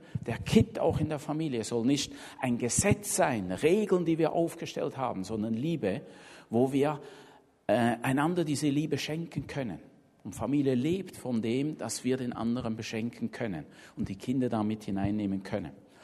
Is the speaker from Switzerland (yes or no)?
yes; Switzerland; ich komme aus der Schweiz und früher habe ich sehr viel Volksmusik gehört, Schweizer Volksmusik und Schlager und so.